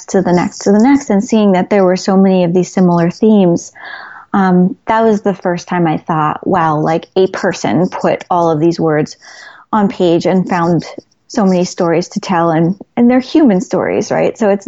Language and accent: English; New York City, New York, United States; I grew up in Queens, like the book.